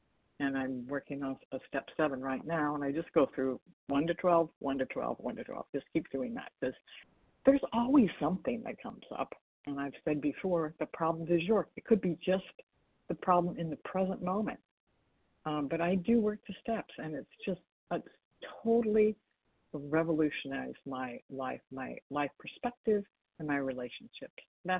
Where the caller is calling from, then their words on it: Washington, United States; from Washington State.